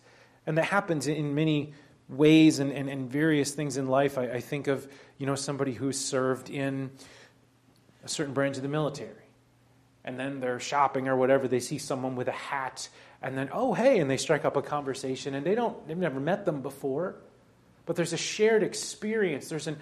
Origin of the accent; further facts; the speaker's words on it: Northern US, United States; I'm a Yankee, I'm a Northerner, I don't have a Southern accent.